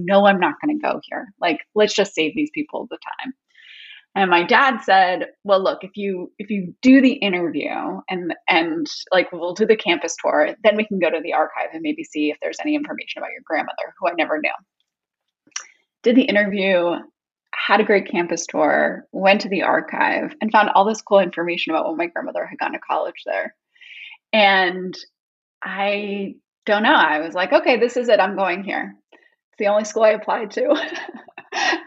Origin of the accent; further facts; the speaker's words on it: Massachusetts, United States; So I grew up in Massachusetts, and it's a pretty common thing.